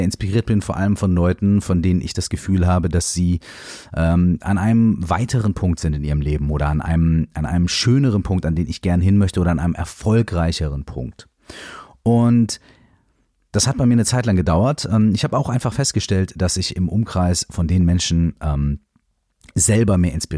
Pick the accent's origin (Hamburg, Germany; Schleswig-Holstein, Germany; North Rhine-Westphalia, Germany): North Rhine-Westphalia, Germany; Minden; ich habe damals in Minden gewohnt, Minden ist meine Heimatstadt und das ist, ich liebe diese Stadt und ich liebe die Menschen dort.